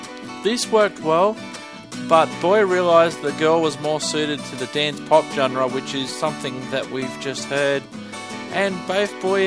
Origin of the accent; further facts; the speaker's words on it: New South Wales, Australia; they're both from my home state of New South Wales, and they're both country girls.